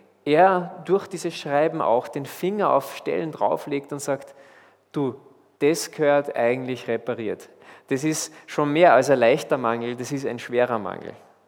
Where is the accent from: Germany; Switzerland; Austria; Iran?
Austria; das heißt ja bei uns in Österreich Pickerl